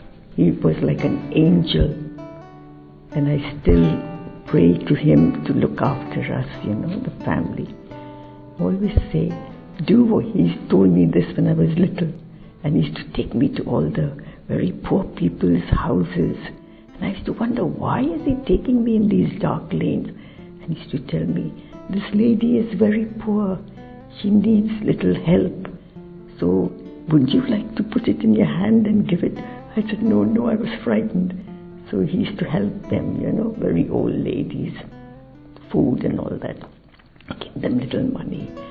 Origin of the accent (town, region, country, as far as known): India